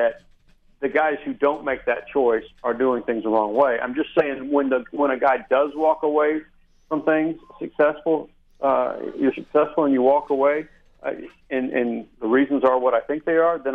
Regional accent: Little Rock, Arkansas, United States; So, as you know, I grew up in Little Rock, Arkansas. I put on shoes when I actually moved out of the state.

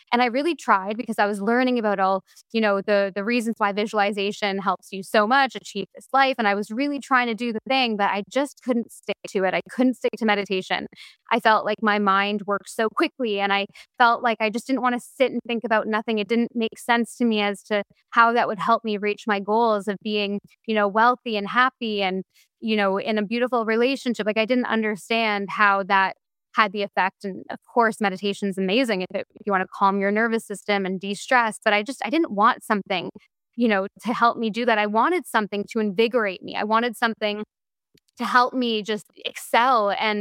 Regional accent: Toronto, Ontario, Canada; moved away as an adult; now in London, United Kingdom; I am a 28-year-old girl. My parents didn't have a lot of money. Like, they're artists. Like, I grew up in Toronto, Canada, and then I moved to London when I was 19.

